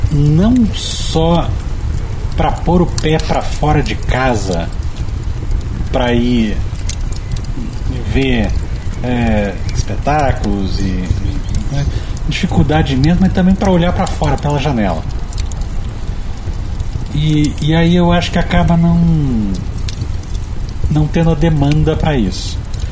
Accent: Curitiba, Paraná, Brazil; eu posso falar mal de Curitiba, porque eu sou curitibano de pai e mãe.

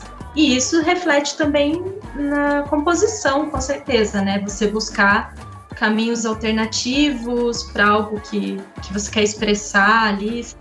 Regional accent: Curitiba, Paraná, Brazil; also born or lived in Uruguay; sou cantora e compositora aqui de Curitiba. Eu sou nascida no Uruguai, vim pra cá bem pequenininha. E então eu tenho essa forte conexão aqui com Curitiba. Cresci aqui.

